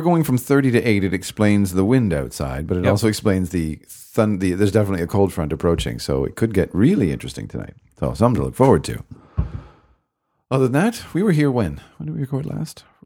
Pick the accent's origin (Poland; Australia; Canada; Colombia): Canada; I'm too Canadian.